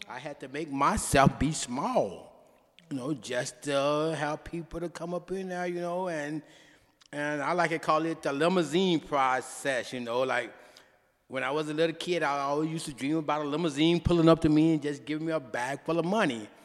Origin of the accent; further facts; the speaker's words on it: Arkansas, United States; When I was a kid growing up in Arkansas, I knew everybody in my neighborhood.